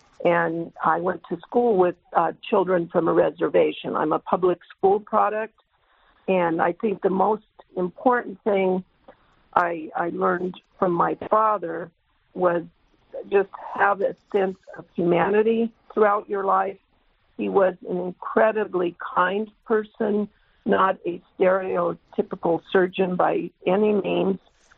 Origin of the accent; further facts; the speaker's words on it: California, United States; I grew up in California's San Joaquin Valley, which some people refer to as the salad bowl